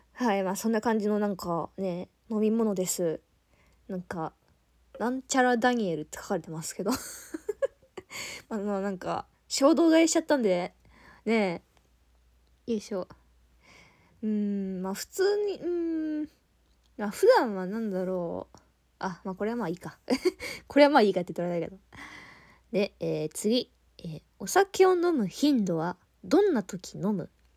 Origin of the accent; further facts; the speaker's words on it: Kansai, Japan; 私ね、地元が関西なんですよ。ね、関西って結構ね、お祭りとかもね、あって